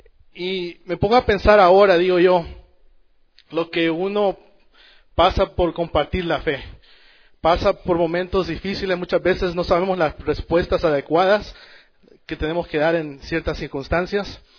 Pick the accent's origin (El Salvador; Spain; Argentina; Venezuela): El Salvador; Yo vengo de El Salvador, por ejemplo, donde se cree la mayor parte de personas son de católicas, del catolicismo.